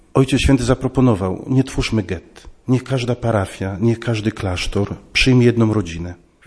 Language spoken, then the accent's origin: Polish; Łódź, Łódź Voivodeship, Poland; Każdy z nas, ja pochodzę z Łodzi, ale moja mama z Podpoznania, tata z Radomska.